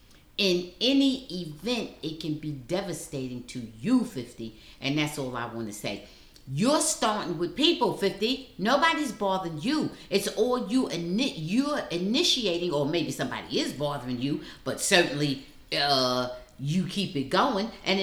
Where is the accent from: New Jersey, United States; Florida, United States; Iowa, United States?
New Jersey, United States; Jersey City; I'm originally from Jersey City